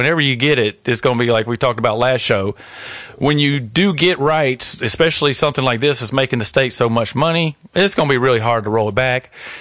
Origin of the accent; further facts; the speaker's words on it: Alabama, United States; I'm really happy with this story because I'm from Alabama. It's right there by Mississippi.